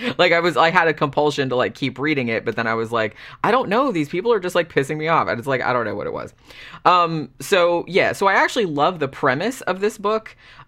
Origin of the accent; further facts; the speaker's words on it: United States; me being American and having like a different, you know, cadence or like a different way of talking.